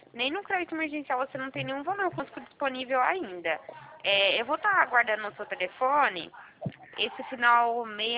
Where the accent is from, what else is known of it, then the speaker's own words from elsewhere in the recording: Americana, São Paulo, Brazil; Isso, sou daqui de Americana mesmo.